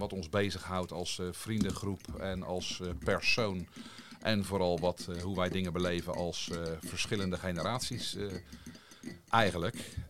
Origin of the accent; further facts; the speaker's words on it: Noordwijk, South Holland, Netherlands; ik ben 51, ik kom ook uit Noordwijk.